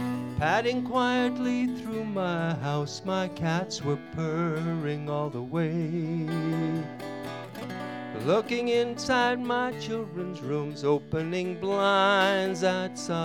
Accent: South Africa; moved away; I'm from South Africa, and I can attest to the fact that when I lived there, we had a houseman who worked for this house that I lived in with two other guys

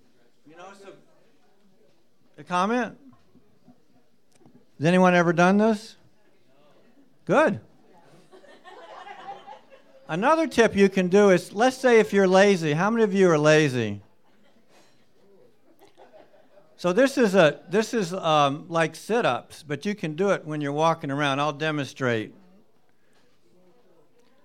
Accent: Southern United States, United States; And my mama, I'm from the South, she taught me how to pray.

